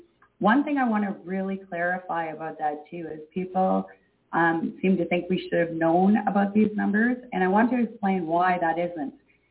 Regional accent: Canada; we are not Canadian citizens here in Canada. We are actually Indians under the Indian Act.

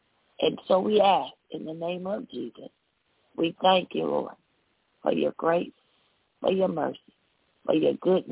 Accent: Midwest, United States; I am a Midwesterner, and I can say that the Chiefs won all right now.

